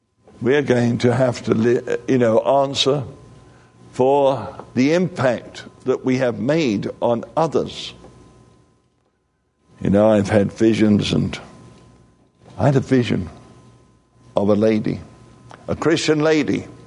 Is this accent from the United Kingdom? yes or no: yes; England, United Kingdom; You know, I'm English.